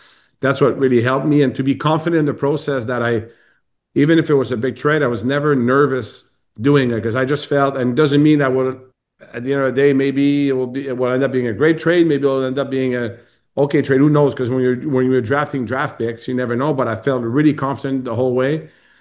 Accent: Montreal, Quebec, Canada; because we're both French Canadian and I grew up in Montreal.

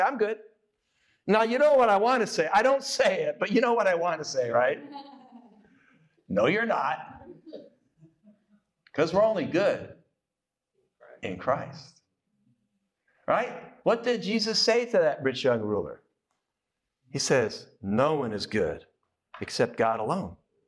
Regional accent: United States; As an American, it's kind of hard.

